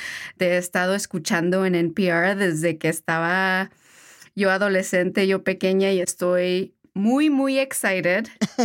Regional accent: Ciudad Juárez, Chihuahua, Mexico; Soy fronteriza en el alma. Llevo la frontera aquí en el corazón. Nací en Ciudad Juárez. Mi papá, o sea, cruzaba la frontera diariamente. Juárez y El Paso se sienten a veces como una comunidad. Y así crecí yo.

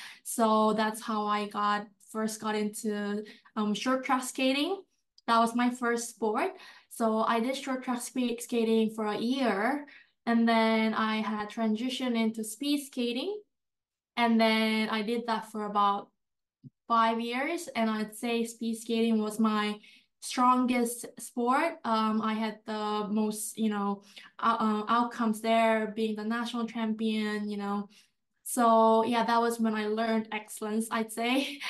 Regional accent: South Korea; It's hard to pronounce. I appreciate how you pronounce it this time. I'm from South Korea

